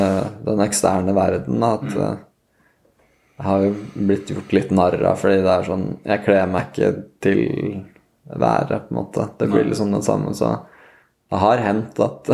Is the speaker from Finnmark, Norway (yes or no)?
no; Lillehammer, Innlandet, Norway; sånn på 90-tallet og sånn da jeg vokste opp på Lillehammer, det var jo veldig sånn, dørene stod liksom åpne